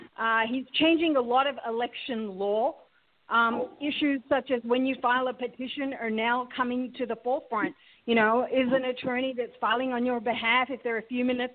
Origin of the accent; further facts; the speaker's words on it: Sydney, New South Wales, Australia; now in Chicago, United States; I grew up in Sydney, Australia, and I my parents are Pakistani. So I've come to Chicago in about 2010